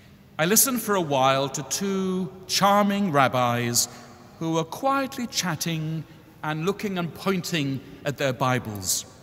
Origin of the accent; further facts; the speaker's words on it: New York, United States; They wanted to know where we all came from, and they smiled broadly when I said we came from New York.